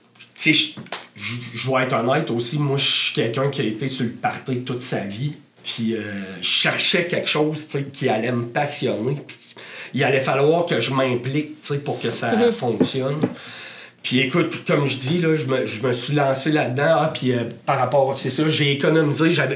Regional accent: Quebec, Canada; j'ai décidé de déménager à Québec pour faire des études. Je viens de la Beauce.

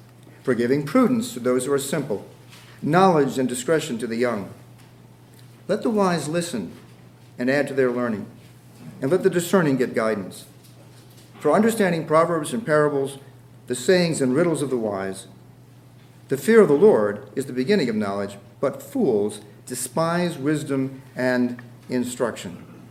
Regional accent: New England, United States; When I was just a boy, my grandfather owned a fuel oil delivery company. I'm from New England.

